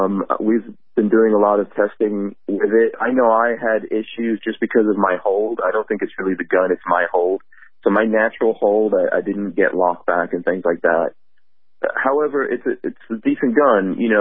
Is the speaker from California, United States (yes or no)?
no; New York, United States; I mean, I grew up in New York. Under Mayor Ed Koch.